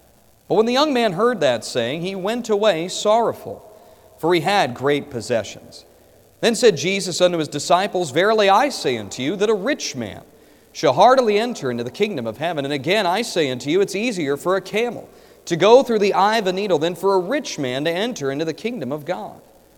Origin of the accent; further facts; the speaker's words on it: Kansas, United States; I'm from Kansas. We just can't do that there because it'll change from the time you get to church to the time you get out of church.